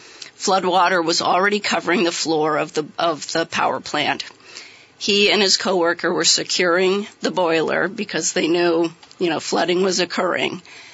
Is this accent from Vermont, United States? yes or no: yes; Waterbury, Vermont, United States; And I grew up here in Waterbury, so I'd heard about the flood of 27 my whole life.